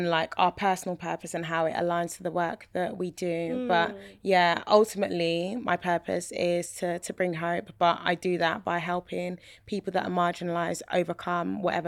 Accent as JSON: {"language": "English", "region": "London", "country": "United Kingdom", "tie": "born or raised there", "said": "But I am still Nigerian, even though my accent's not as sharp, but I still have that. But yeah, that growing up in East London is a big part of my identity."}